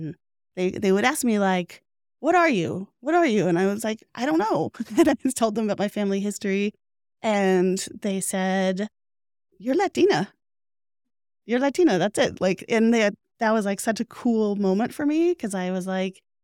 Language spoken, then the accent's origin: English; Boise, Idaho, United States; So I grew up in Boise, kind of over what I call mall land now.